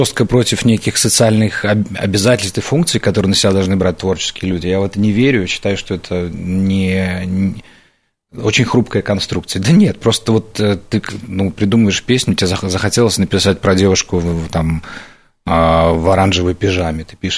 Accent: Polesia, Belarus; я родом с Южного Полесья, где белорусский язык по радио только звучит.

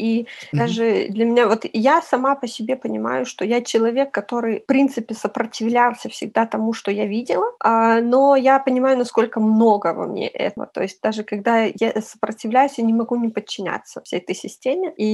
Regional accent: Rudabelka, Gomel Region, Belarus; як беларуска, я з Рудабелкі, так? Я не пра ўсю Беларусь кажу, я разумею, што ў Гродна, ў Брэсці, ў Мінску могуць усім іншыя думкі ў людзей і іншыя паводзіны, але вось у маёй вёсцы

